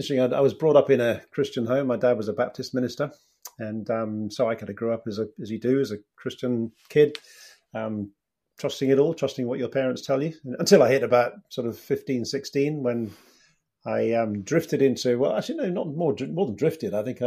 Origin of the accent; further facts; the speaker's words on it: Bristol, South West England, United Kingdom; also born or lived in Oxford; now in London, United Kingdom; I was born in Bristol in the West Country, grew up there, and got ordained in the Church of England.